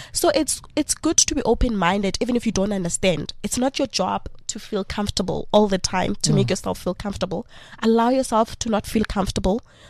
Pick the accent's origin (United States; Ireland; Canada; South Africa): South Africa; Vosloorus, Gauteng; In the East Rand. Okay. Yes. In the East Rand.